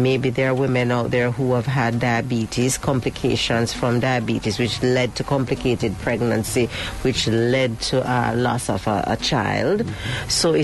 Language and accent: English; Jamaica; as a Jamaican